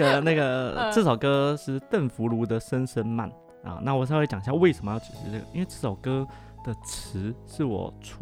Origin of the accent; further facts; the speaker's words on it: Taipei, Taiwan; 我是台北人，可是因为